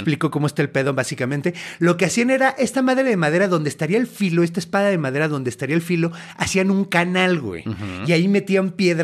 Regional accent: Mexico; Estas cosas que estoy diciendo ya deberían de saberlas porque pues, somos mexicanos.

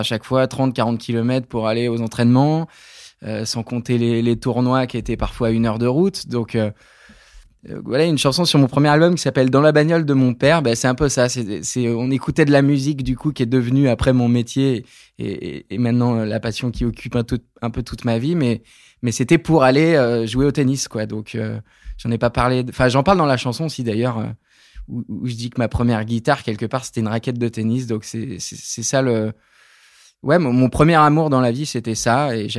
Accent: Nouvelle-Aquitaine, France; J'ai grandi dans la Creuse, donc il faut s'imaginer un département où il y a assez peu d'occupations en dehors de la cour de récré.

